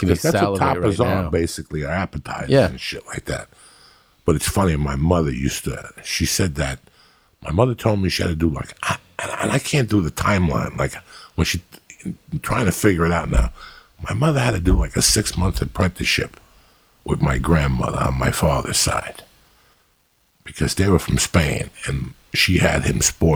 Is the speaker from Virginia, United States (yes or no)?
no; Union City, New Jersey, United States; You know, I was from Union City where you spoke Spanish. Like the Cubans spoke Spanish when they were amongst themselves.